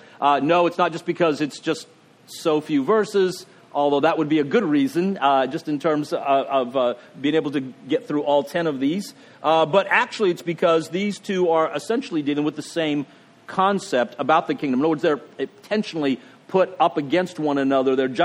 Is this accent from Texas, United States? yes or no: yes; Texas, United States; I don't know about you, but I grew up in Texas.